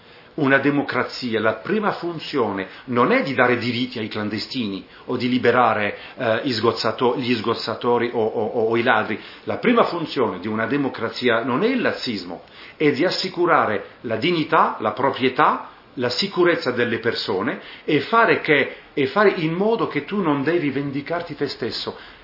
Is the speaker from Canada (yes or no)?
no; France; Italian is a second language; in Francia, il mio paese